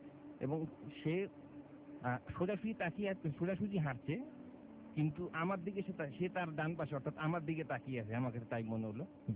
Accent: Dhaka, Dhaka Division, Bangladesh; আমি ঢাকা উত্তরা থেকে আসছি।

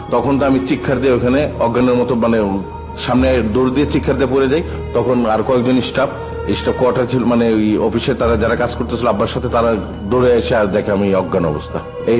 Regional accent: Dhaka, Dhaka Division, Bangladesh; born there; আমার জন্ম ঢাকা মেডিকেলেই

